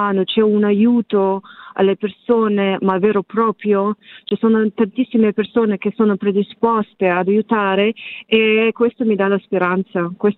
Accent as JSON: {"language": "Italian", "town": "Yekaterinburg", "region": "Sverdlovsk Oblast", "country": "Russia", "second_language": "Italian", "moved": "yes", "lives_now": "Italy", "said": "Sono russa. Il confine ufficiale tra Europa e Asia è la montagna Urali. La città si chiama Yekaterinburg."}